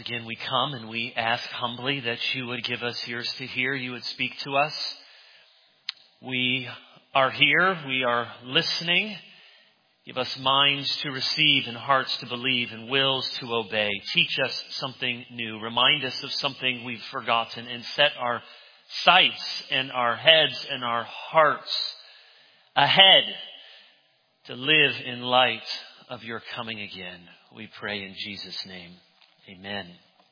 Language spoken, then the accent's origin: English; Michigan, United States; at least as I remember it as a kid growing up in Michigan, there was usually snow on the ground